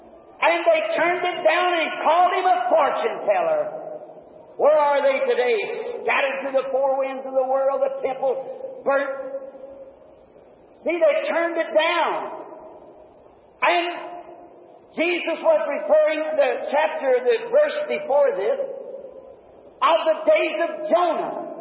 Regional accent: United States; I'm an American. Many of … are buried down on the field, blowed up in the wars. And if it was come tonight to make a choice, America's my country.

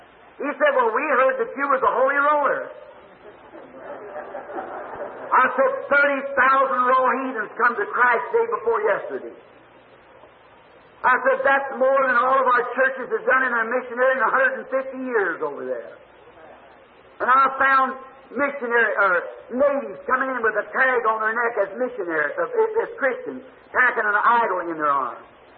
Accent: Jeffersonville, Indiana, United States; I said, I'm from Jeffersonville, Indiana.

